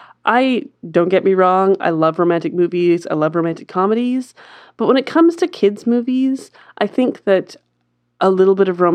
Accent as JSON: {"language": "English", "country": "Canada", "said": "We're very Canadian, though."}